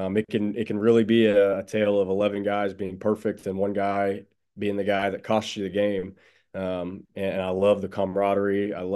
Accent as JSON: {"language": "English", "town": "Willow Springs", "region": "Missouri", "country": "United States", "said": "I'm actually from Willow Springs, which is right up the road, real small school."}